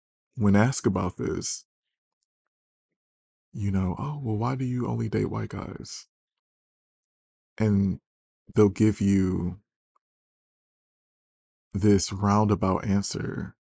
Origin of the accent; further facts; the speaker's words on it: Michigan, United States; I was a young gay black boy growing up outside of Detroit.